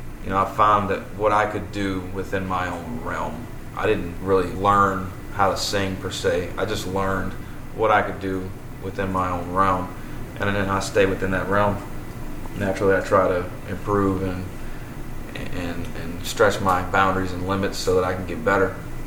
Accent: Hammond, Louisiana, United States; born there; I was born in Hammond, Louisiana. I lived here up until 5 or 6 years old.

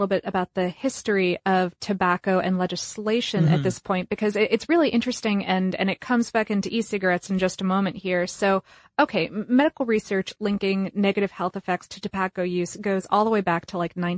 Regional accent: United States; we're talking all about the U.S. in this section because

